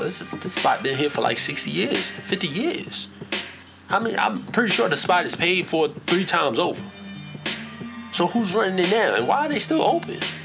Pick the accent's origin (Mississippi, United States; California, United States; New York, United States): New York, United States; The dude, when I was growing up in New York, it was Chinese restaurants.